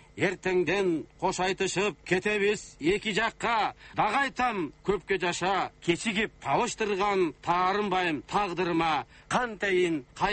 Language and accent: Kyrgyz; Tash-Kumyr, Jalal-Abad Region, Kyrgyzstan; Таш көмүр деген касиеттүү жер, себеби ал жерде кен чыгат. Таш көмүрдө менин балалыгым калган, таш көмүрдө менин жаштыгым калган.